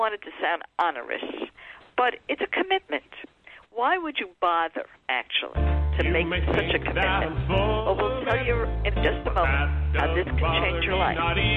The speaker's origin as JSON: {"language": "English", "town": "Brooklyn", "region": "New York", "country": "United States", "said": "I said, \"Well, no, I'm from Brooklyn. In Brooklyn, you're a fishitarian.\""}